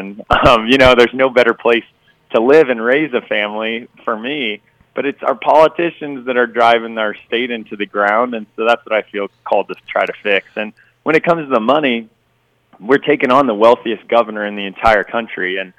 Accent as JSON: {"language": "English", "region": "Illinois", "country": "United States", "tie": "born or raised there", "also_born_or_lived": "California", "said": "I mean, if anyone wants to check and look, you can see I'm from Illinois. I've lived here all my life, other than traveling and working to try to create these jobs, you know, other places."}